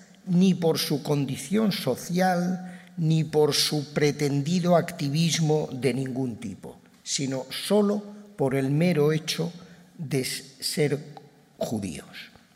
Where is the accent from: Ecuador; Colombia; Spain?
Spain; Como españoles judíos, estamos complacidos por el papel de nuestro rey y de nuestro país.